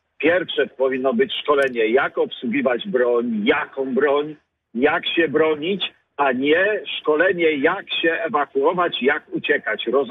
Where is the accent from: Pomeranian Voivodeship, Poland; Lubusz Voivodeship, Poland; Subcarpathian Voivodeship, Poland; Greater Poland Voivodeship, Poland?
Greater Poland Voivodeship, Poland; Margonin; born there; Tu jest moje miejsce na ziemi, tu się urodziłem i cmentarz w Margoninie mamy, jest miejsca sporo, pewnie tam spocznę.